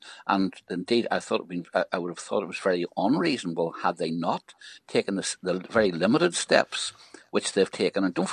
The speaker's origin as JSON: {"language": "English", "country": "United Kingdom", "said": "I'm British, I'm not Irish, and I will carry a British passport"}